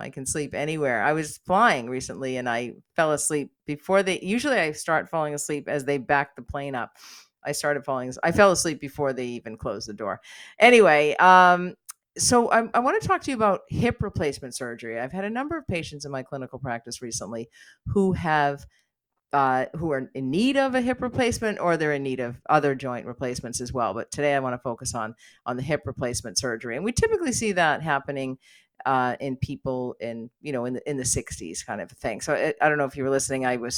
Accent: United States; I spend some time in the U.S. because I am American

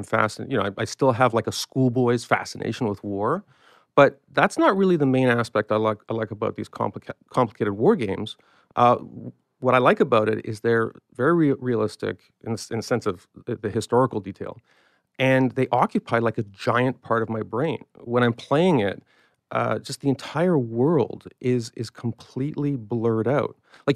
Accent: Canada; I'm a Canadian, yeah.

